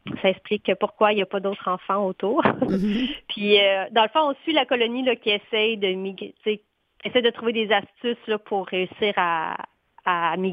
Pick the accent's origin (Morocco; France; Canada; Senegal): Canada; Quebec; Moi, je suis née à Québec, puis j'ai grandi sur la rive sud de Québec.